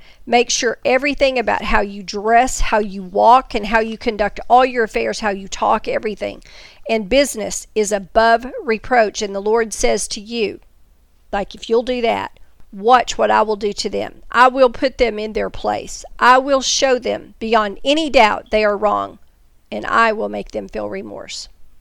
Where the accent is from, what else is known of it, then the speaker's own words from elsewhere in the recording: Texas, United States; Just keeping it real here, y'all. I'm a Texan. Y'all know that.